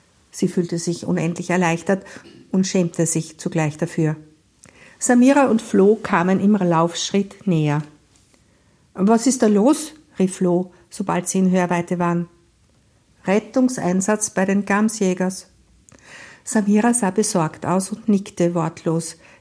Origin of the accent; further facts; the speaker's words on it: Lilienfeld, Lower Austria, Austria; Ja, also ich bin im Mostviertel aufgewachsen, nicht in Lunz, sondern in Lilienfeld.